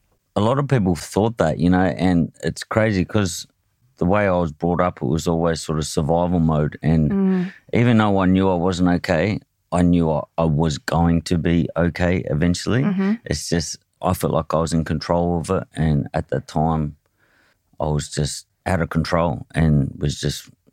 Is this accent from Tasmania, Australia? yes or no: yes; Hobart, Tasmania, Australia; Yeah, I grew up in, I was born in Hobart, a place called Clarendonville, and I was there with my mum and dad